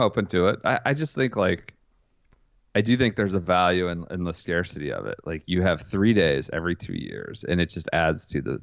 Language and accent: English; Midwest, United States; I mean, I'm from the Midwest.